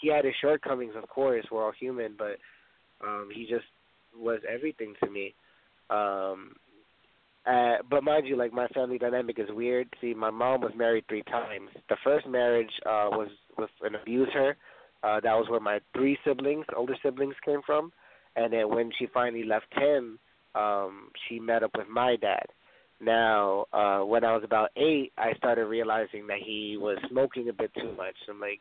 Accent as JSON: {"language": "English", "town": "Bronx", "region": "New York", "country": "United States", "tie": "born or raised there", "said": "I was born and raised in the Bronx to what I thought was a single mom."}